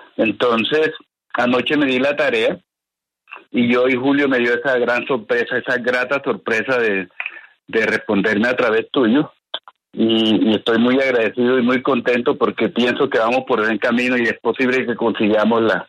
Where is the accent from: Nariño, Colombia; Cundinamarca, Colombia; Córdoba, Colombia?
Córdoba, Colombia; Sahagún; now in Bogotá, Colombia; Yo soy de Sahagún, Córdoba, pero resido aquí en Bogotá hace 53 años. Normalmente voy 3 o 4 veces a mi pueblo